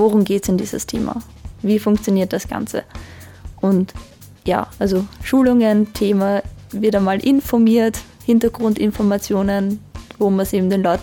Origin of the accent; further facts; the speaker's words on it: Wiener Neustadt, Lower Austria, Austria; Ich komme aus Wiener Neustadt.